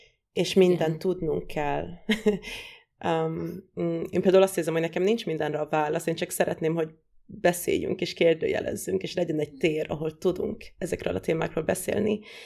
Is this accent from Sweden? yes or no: yes; Sweden; én Svédországban nőttem fel